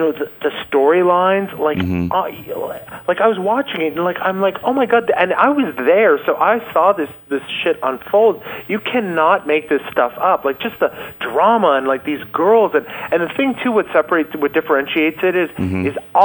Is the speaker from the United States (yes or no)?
no; Canada; you know, my heritage is Hispanic, and I... And, you know, but I was born and raised in Canada, and my mom was French Canadian.